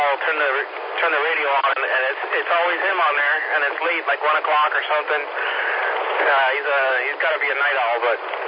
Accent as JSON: {"language": "English", "town": "Buford", "region": "Georgia", "country": "United States", "said": "Gwinnett County in the city called Buford. It's right by Lake Lanier. Southwest corner of Lake Lanier, right there."}